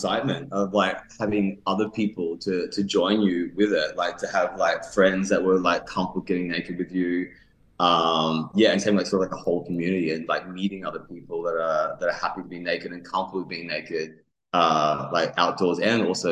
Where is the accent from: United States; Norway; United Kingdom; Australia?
Australia; Mackay, Queensland; Also, originally, I'm from Mackay in North Queensland, so it's hot. It's really, really hot.